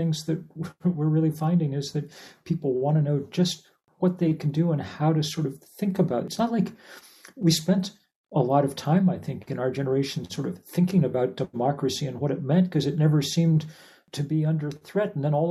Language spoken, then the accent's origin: English; Lexington, Massachusetts, United States; I grew up in Lexington and I was a tour guide on the Battle Green.